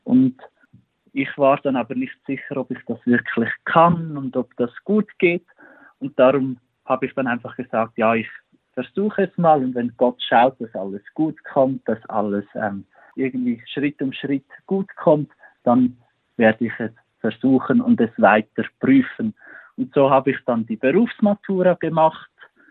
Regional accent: Buochs, Nidwalden, Switzerland; Ich bin in Nidwalden, in Buchs, aufgewachsen. Ich war der älteste von 6 Kindern und ich bin auf einem Bauernhof aufgewachsen.

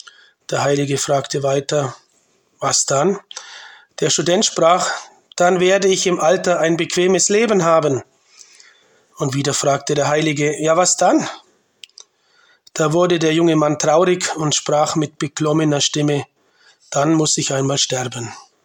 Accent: Bavaria, Germany; now in Liechtenstein; Ich bin 48 Jahre alt, bin aus Bayern und wohne und arbeite als Diözesanpriester im kleinen Erzbistum Vaduz in Liechtenstein.

